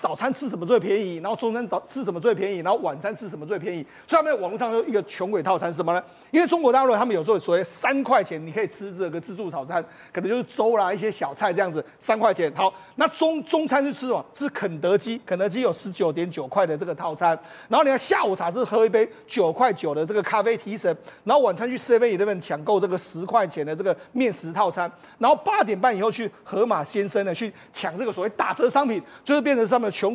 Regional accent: Taiwan; 然后还有我们台湾人去香不旗下的那个趁热

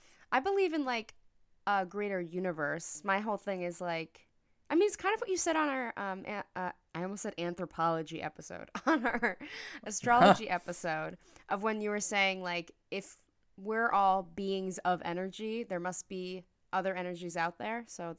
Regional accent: New York City, New York, United States; And I'm from New York City.

